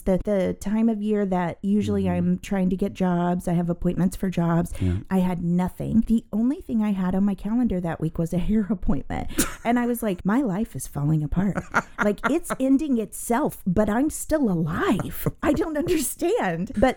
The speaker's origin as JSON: {"language": "English", "town": "Springfield", "region": "Missouri", "country": "United States", "said": "It's not easy. I'm from Springfield, Missouri."}